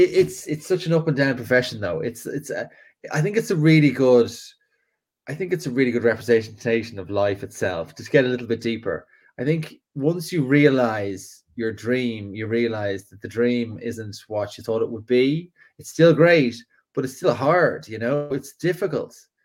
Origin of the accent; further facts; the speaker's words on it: Dalkey, Leinster, Ireland; I'm from Dorky.